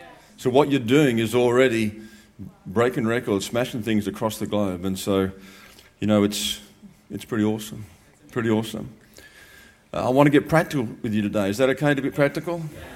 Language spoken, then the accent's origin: English; Australia; now in United States; As another Aussie here in America